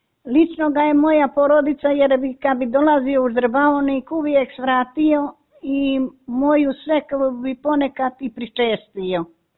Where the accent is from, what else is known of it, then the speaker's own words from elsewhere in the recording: Grmljani, Republika Srpska, Bosnia & Herzegovina; born there; Rođena sam u selu Grmljani